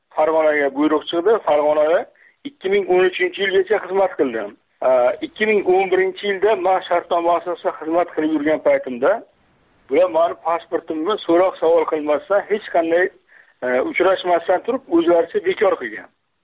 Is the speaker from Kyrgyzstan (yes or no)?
no; Tajikistan; now in Uzbekistan; Tojikiston Respublikasidan ko'chib kelganmiz 92 yilda. 92 yildan hozirga qadar O'zbekistonda yashaymiz. Shu yerda o'qiganman.